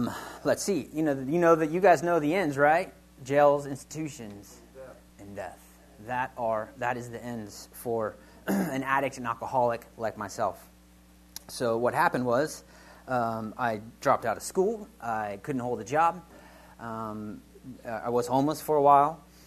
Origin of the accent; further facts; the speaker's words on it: California, United States; also born or lived in Colorado; So I was born in Colorado, I guess I should say. My mom brought us out to California when I was like, 6 months or a year old, something like that.